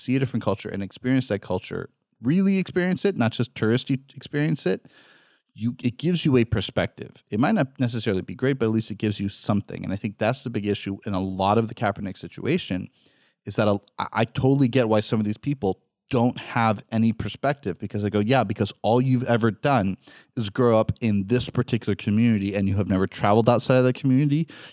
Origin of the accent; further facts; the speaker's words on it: West Coast, United States; That blows my mind because I come from the West Coast where everybody travels.